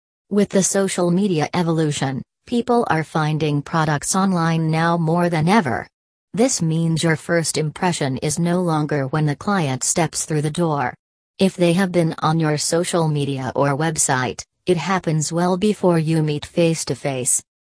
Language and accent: English; Singapore; from Singapore.